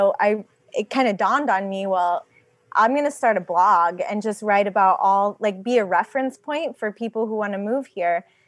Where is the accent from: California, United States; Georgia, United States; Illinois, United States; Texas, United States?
California, United States; Napa; And I grew up in Napa, so it's like, it's a more commercial experience.